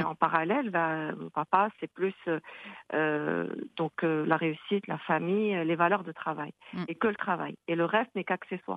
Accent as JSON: {"language": "French", "town": "Fez", "region": "Fès-Meknès", "country": "Morocco", "tie": "born there", "said": "je suis née à Fès et mon père est fasciste sur plusieurs générations et ma mère elle est née au Sénégal."}